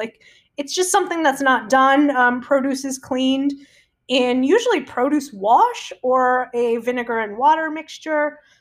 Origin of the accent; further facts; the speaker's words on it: Florida, United States; So I grew up in South Florida. I'm used to high sun levels, but even here, I know that I can get sunburned quicker than I can in Florida.